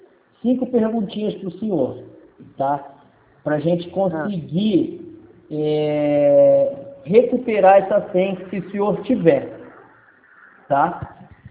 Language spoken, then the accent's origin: Portuguese; Votuporanga, São Paulo, Brazil; eu sou aqui de Votuporanga